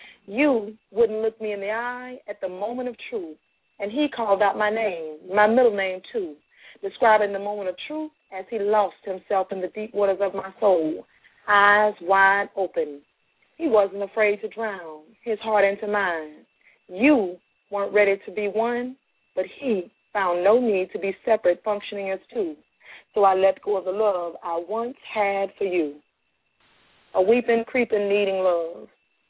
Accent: Florida, United States; born there; I was born in Florida. I moved briefly to Georgia years and years ago when I was married, and then I came back to Florida and have raised my family here and worked my career here in Florida.

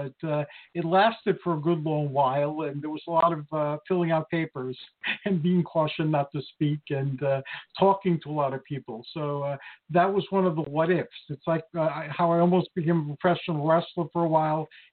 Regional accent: New York City, New York, United States; also born or lived in New Jersey / Pennsylvania; I'm from New York City. I lived in Jersey for a while.

